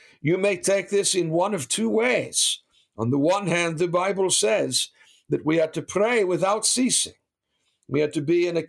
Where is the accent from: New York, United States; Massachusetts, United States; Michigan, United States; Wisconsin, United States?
Massachusetts, United States; Boston; My mother did this with talk radio as I was growing up in Boston.